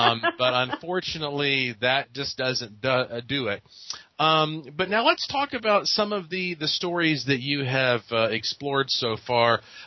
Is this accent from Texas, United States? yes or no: no; Asheville, North Carolina, United States; Because I am from Asheville, which they call Beer City